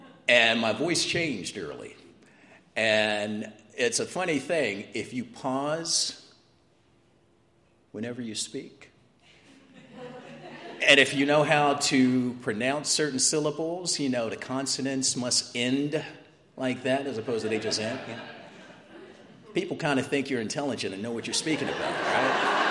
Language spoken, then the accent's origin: English; Baltimore, Maryland, United States; But when I was a kid, I remember in Maryland, I grew up in Baltimore.